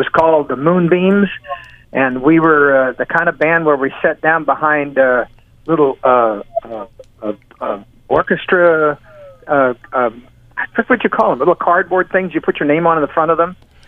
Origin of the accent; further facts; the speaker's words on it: Sacramento, California, United States; there wasn't a lot of influencing where I was raised in Sacramento.